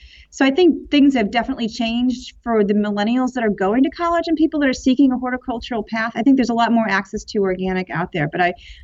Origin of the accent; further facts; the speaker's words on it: Northfield, Connecticut, United States; now in Pennsylvania, United States; I grew up in Northfield, Connecticut, which is sort of the northwest corner of Connecticut.